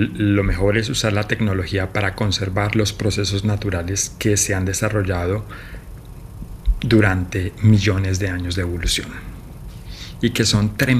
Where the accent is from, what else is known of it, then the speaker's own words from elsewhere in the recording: Colombia; Sí, la verdad, como colombiano, yo creo que muchos, sobre todo de mi generación, fuimos víctimas